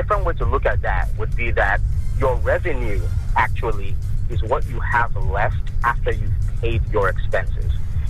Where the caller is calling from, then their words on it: Ajawa Estate, Nigeria; I'm calling from Ajawa Estate.